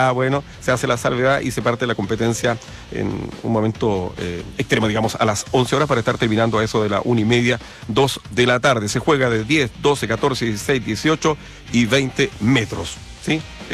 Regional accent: Chile; tal cual como somos los chilenos, cariñosos, afectuosos

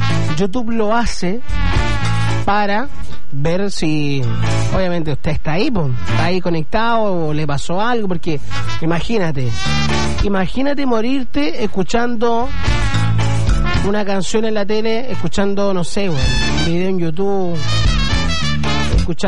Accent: Chile; como buenos chilenos, vamos a terminar copiando esta aplicación.

